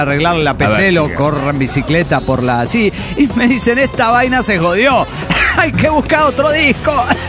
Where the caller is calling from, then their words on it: Valencia, Carabobo, Venezuela; de Valencia, Venezuela.